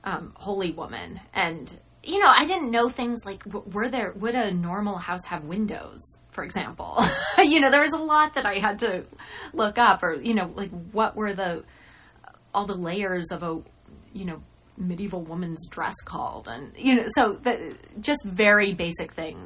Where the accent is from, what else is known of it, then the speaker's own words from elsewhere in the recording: Albuquerque, New Mexico, United States; born there; I was born in Albuquerque and all my extended family's in New Mexico. But I moved with my parents and we moved a lot.